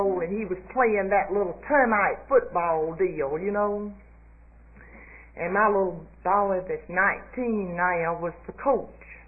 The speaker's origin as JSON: {"language": "English", "town": "Montgomery", "region": "Alabama", "country": "United States", "tie": "born or raised there", "said": "I grew up in Montgomery and I was a mighty immature little old girl."}